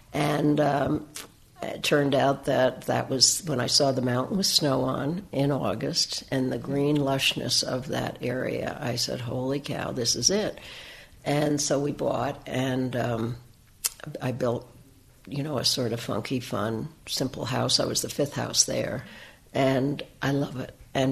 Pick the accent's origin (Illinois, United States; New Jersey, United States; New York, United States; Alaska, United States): New Jersey, United States; I laugh because I grew up in New Jersey, but over many years I used to go to Santa Fe